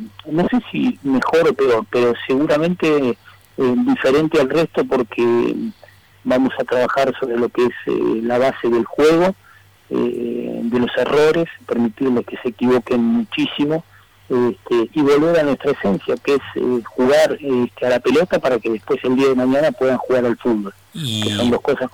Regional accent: Argentina; yo soy potestad del fútbol argentino, nací y me crié acá, y nací y me crié en un potrero embragado, en mi pueblo natal.

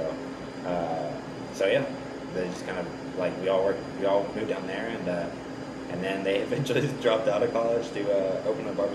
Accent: Arlington, Texas, United States; also born or lived in Georgia; I grew up in Arlington. I was born in Georgia, but I grew up in Arlington. But I went back to Georgia every summer, but. From like second grade. I moved here in second grade from Georgia.

